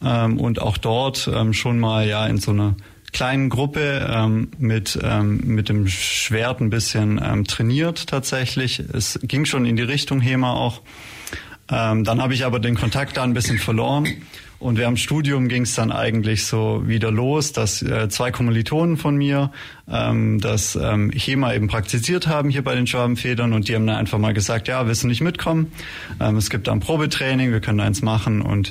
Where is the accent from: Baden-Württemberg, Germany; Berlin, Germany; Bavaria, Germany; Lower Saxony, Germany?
Bavaria, Germany; Senden; Ich bin 28 Jahre. Ich komme aus Senden ursprünglich